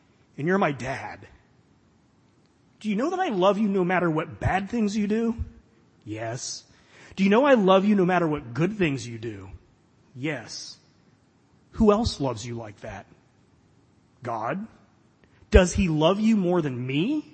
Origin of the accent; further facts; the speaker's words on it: Florida, United States; I grew up in Florida